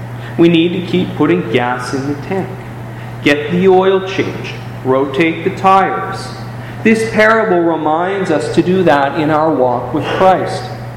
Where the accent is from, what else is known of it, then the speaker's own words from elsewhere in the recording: Toronto, Ontario, Canada; Growing up in Toronto, I would head down as a teenager down to Queen Street.